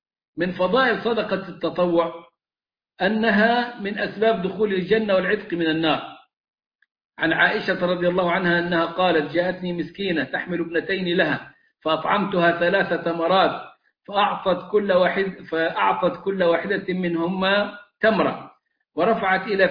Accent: Egypt; احنا كمصريين

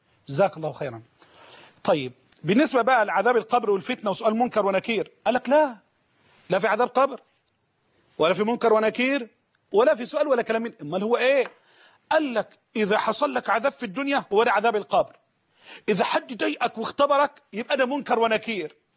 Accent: Egypt; هذا اهو بقى عندنا في مصر الهم ده.

